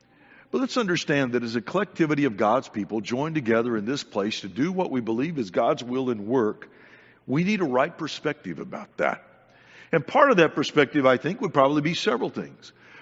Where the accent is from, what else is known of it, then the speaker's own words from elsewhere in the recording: Santa Maria, California, United States; When I was a boy growing up in California, we lived in some really beautiful places. We lived up on the coast in an area called Santa Maria